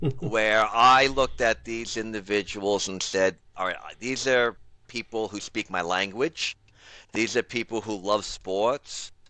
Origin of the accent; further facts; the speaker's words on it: Bronx, New York, United States; because we grew up in the Throgs Neck section of the Bronx, was you either play wiffle ball